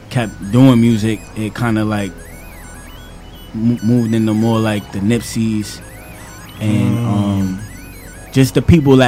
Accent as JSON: {"language": "English", "town": "Queens", "region": "New York", "country": "United States", "tie": "born or raised there", "said": "I'm from Queens, born and raised."}